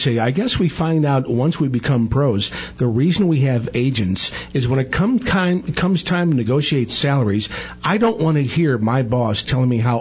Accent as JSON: {"language": "English", "town": "St. Louis", "region": "Missouri", "country": "United States", "tie": "born or raised there", "said": "You know, being from St. Louis, I had a big thrill this past early June when my hometown Blues won the Stanley Cup for the first time in 52 years."}